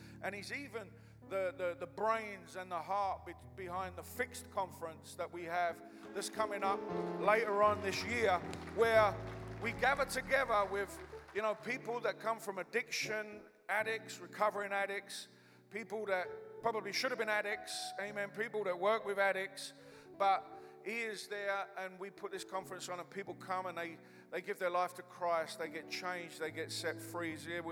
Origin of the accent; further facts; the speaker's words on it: London, United Kingdom; I come from the East End